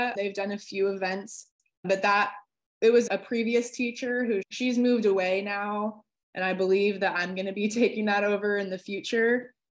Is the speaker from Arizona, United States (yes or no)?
yes; Arizona, United States; So I'm 24 years old. I'm born and raised in Arizona. I went to college at Arizona State.